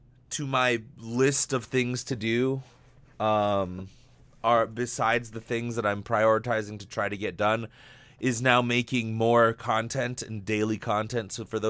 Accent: West Virginia, United States; I'm from West Virginia. I'd never claim to be a cunning linguist.

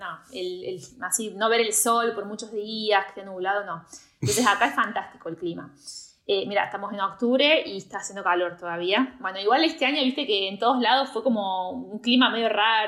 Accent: Córdoba, Argentina; moved away; Yo soy de Córdoba y no tenemos playa en Córdoba, pero bueno, tenemos playas del río

